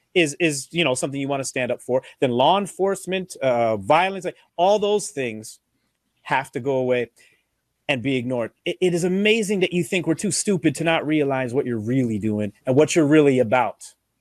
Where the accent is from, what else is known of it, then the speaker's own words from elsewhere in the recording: Toronto, Ontario, Canada; born there; And I, as a Canadian, a Toronto born person, starting to use words like dope, funky, fresh and deaf.